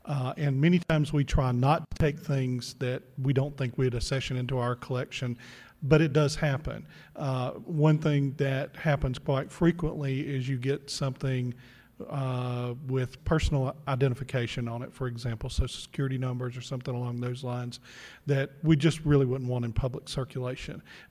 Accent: Mississippi, United States

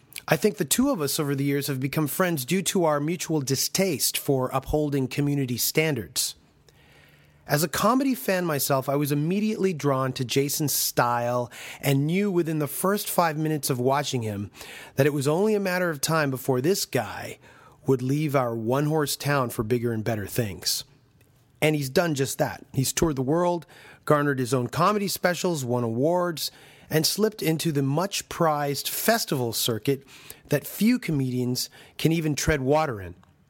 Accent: Canada; As a Canadian myself, this reputation becomes abundantly clear when we hit the road and journey out of Canada's cozy confines into other lands

